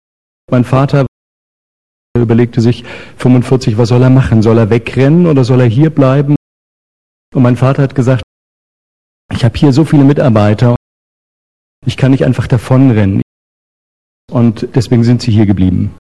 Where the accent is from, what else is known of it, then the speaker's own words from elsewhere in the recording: Bavaria, Germany; Ich bin in Franken aufgewachsen